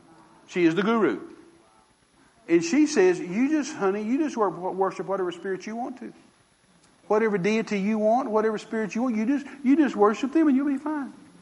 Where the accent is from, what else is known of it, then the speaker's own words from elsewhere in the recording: United States; I know that goes over our head as an American. We don't think in those terms.